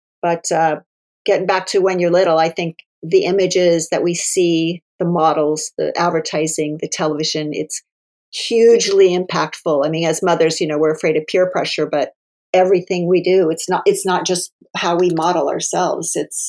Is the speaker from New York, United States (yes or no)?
no; Ohio, United States; I grew up in the Midwest in Ohio.